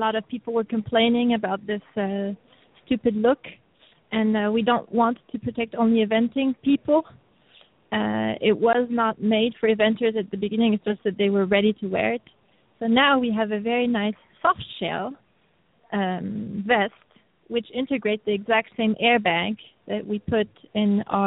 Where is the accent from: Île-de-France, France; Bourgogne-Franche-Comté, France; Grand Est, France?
Bourgogne-Franche-Comté, France; Dijon; accent: French; English is a second language; Yes, I grew up in France.